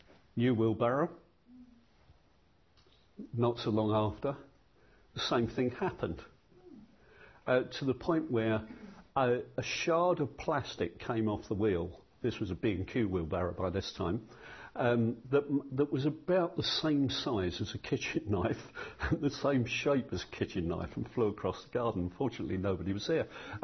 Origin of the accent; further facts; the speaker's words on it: London, United Kingdom; it just simply had a message for me as a Londoner